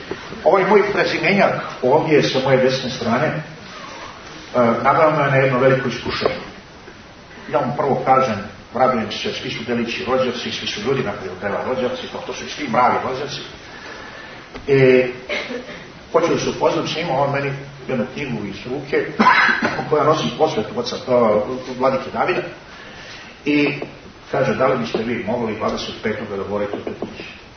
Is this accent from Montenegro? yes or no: yes; Montenegro; ja sam Srbi, a naravno Srbi iz Crne Gore, a ja od toga dolazim